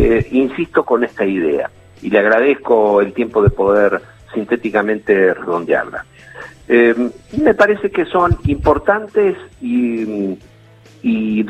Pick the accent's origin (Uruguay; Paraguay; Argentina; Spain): Argentina; Tandil, Buenos Aires Province; como lo expresé hoy en mi ciudad natal, en Tandil, esta mañana